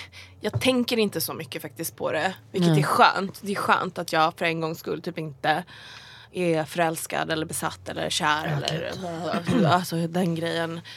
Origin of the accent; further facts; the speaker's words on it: Tabriz, East Azerbaijan, Iran; now in Sweden; i Tabriz som är Tabriz, liksom min hemstad